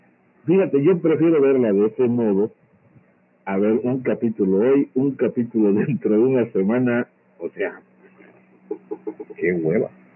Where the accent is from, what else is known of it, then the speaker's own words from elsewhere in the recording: Guadalajara, Jalisco, Mexico; Es que yo sí soy tapatía